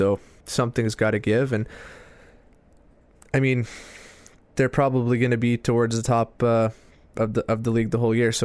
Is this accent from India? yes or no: no; Edmonton, Alberta, Canada; growing up in Edmonton, I was a huge fan of the Oilers, and my favorite player was Doug Weight.